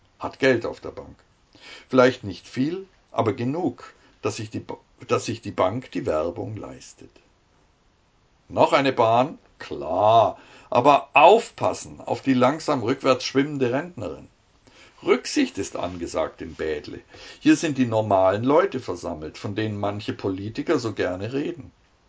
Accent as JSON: {"language": "German", "country": "Germany", "said": "So sind wir Deutsche eben."}